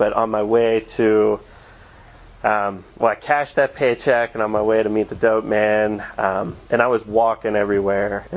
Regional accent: Altoona, Pennsylvania, United States; I'm really from Altoona, though.

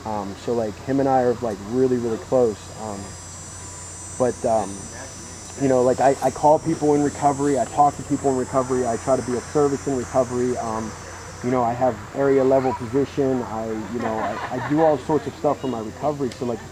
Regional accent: Pittsburgh, Pennsylvania, United States; accent: Pittsburghese; I have the Pittsburghese because I'm from Pittsburgh. Okay. So like I say downtown and I say the north side.

